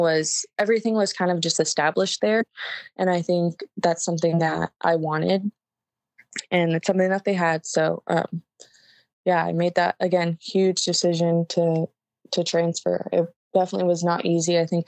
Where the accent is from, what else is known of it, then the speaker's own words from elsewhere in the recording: Ventura, California, United States; one, they're very close to where I live. My hometown is in Ventura. So super close.